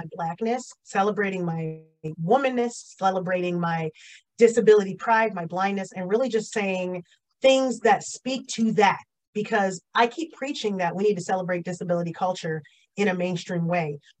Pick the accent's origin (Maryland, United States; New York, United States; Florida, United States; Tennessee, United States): New York, United States; Anyone who knows me and talks to me for more than and like 15 minutes knows that I'm from New York. I rep New York hard